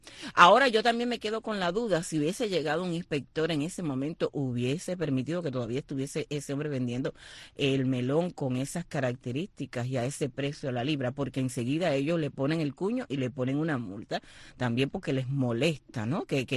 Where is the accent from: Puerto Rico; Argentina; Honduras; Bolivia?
Puerto Rico; San Germán; el campesino es de un poblado cercano a mi pueblo, que se llama Santa Cruz, es en el camino a San Germán, de San Germán soy yo.